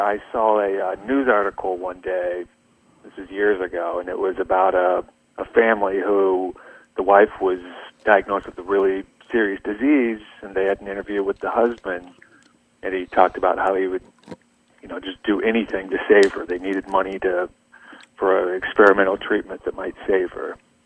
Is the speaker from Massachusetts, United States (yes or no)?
no; Washington, Iowa, United States; Yeah, I grew up in Washington, Iowa, born and raised.